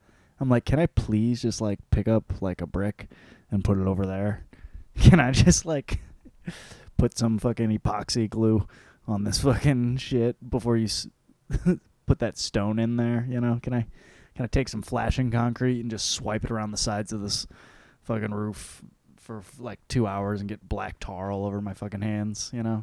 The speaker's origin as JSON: {"language": "English", "region": "Michigan", "country": "United States", "also_born_or_lived": "Los Angeles / Arizona", "said": "And I was like, oh, Michigan. But I didn't live there for a long time. I was out in L.A. And I lived there, and I lived in, you know, Arizona for a bit."}